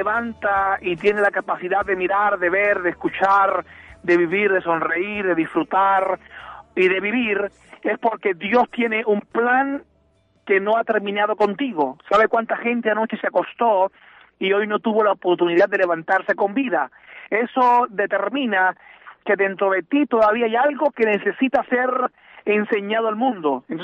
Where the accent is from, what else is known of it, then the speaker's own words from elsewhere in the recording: Puerto Rico; Vengo de una familia de músicos. Soy de Puerto Rico